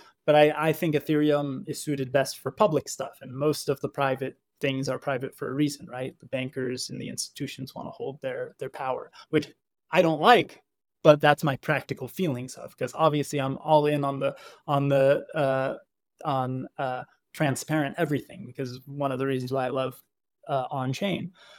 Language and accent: English; United States; I was raised by Israelis. I was born and raised in America, so I got the best and worst of both worlds.